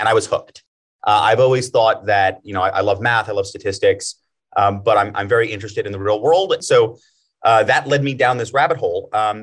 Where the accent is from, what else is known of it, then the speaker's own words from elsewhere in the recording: United States; I'm American